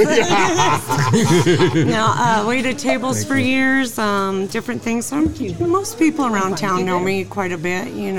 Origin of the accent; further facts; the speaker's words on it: Farmington, United States; I'm from Farmington. … I'm 45 years old. I have two children.